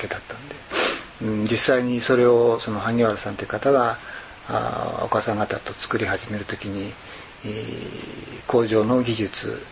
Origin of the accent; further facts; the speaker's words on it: Yokohama, Kanagawa, Japan; born there; also born or lived in Odawara; now in Nagano, Japan; 横浜生まれ で、はい、小田原の方まで、はい、住んだことがあります。